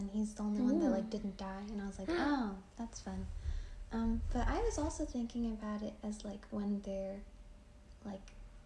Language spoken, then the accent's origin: English; Philippines; people thought I was Mexican because they didn't know that the Philippines existed, and I was like, that makes sense, it's not China.